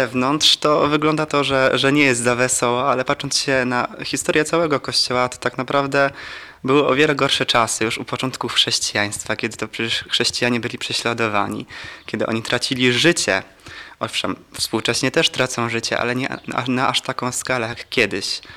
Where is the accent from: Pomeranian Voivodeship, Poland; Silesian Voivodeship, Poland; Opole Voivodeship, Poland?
Opole Voivodeship, Poland; Karłowice Wielkie; pochodzę z parafii pod wezwaniem świętej Marii Magdaleny z Karłowic Wielkich. No, mam 25 lat